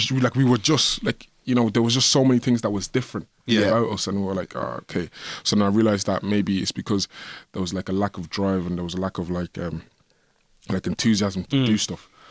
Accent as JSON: {"language": "English", "town": "Drogheda", "region": "County Louth", "country": "Ireland", "tie": "born or raised there", "said": "just growing up in Drogheda, yeah."}